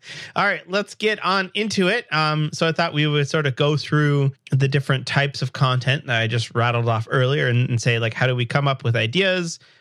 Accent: Canada; I'm a developer from Canada.

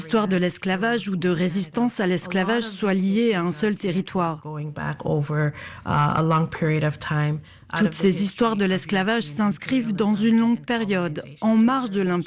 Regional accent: Toronto, Ontario, Canada; Mes parents viennent de la Jamaïque. Ils sont venus ici à la fin des années 60 et je suis née à Toronto.

